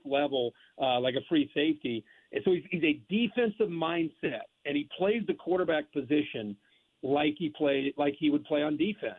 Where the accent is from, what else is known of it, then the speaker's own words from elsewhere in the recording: Ohio, United States; You know, you got to go back to remember, I'm from Ohio